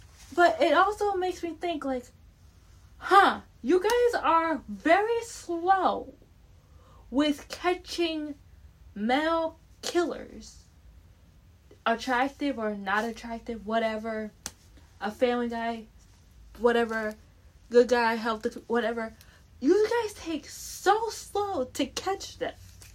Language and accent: English; Canada; plus I'm not from the USA, I'm from Canada